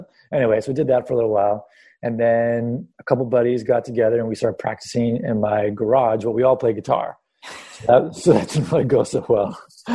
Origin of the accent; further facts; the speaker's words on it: Los Angeles, California, United States; also born or lived in San Diego; so I was born in San Diego. But when I was little, my family moved to Los Angeles when we were young. Maybe I was maybe 3 or 4, somewhere in that range.